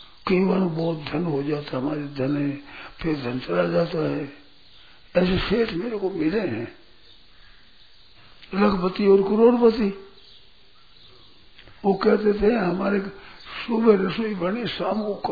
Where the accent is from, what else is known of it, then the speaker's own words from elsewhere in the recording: Mathania, Rajasthan, India; मथानिया हमारा गांव है, तो मथानिया गांव है